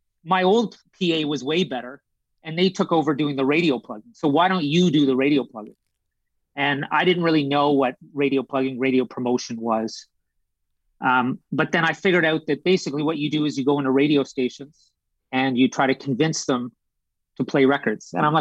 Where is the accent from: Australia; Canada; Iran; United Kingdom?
Canada; Whereas, say, in North America, I'm Canadian, so, you know, West Coast, East Coast, all those different time zones